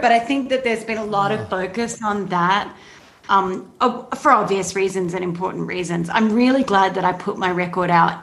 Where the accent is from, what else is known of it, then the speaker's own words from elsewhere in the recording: Sydney, New South Wales, Australia; now in Nashville, United States; But I am Australian, and I was born in Sydney and then raised kind of all over the place.